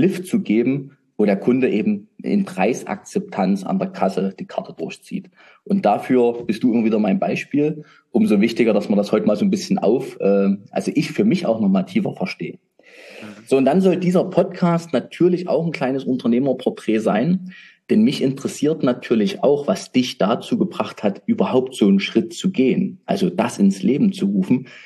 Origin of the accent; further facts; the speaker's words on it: Saxony, Germany; ich kann das Wort so schlecht sprechen, ich bin Sachse.